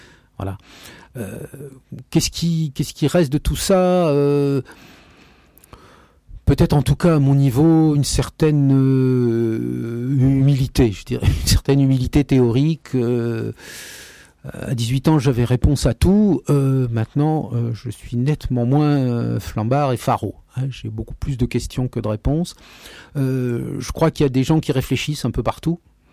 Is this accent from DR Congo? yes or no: no; France; born there; Moi, je suis né français, je n'en suis ni fier, puis je n'ai pas de raison d'être honteux.